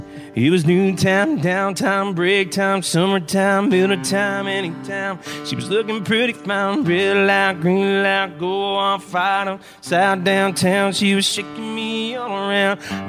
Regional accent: Michigan, United States; Like I grew up outside of Detroit, so I learned how to sing off Motown music, R&B, oldies music

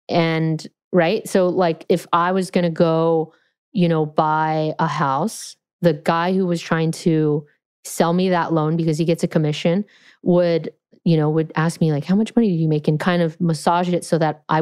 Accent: California, United States; And I was like, I'm from California, never heard that.

